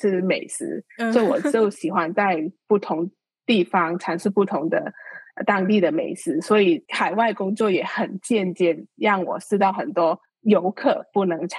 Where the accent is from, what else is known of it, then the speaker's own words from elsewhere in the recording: Hong Kong; 因为我是在香港的出生，然后香港读书，也花了很长一些时间在香港。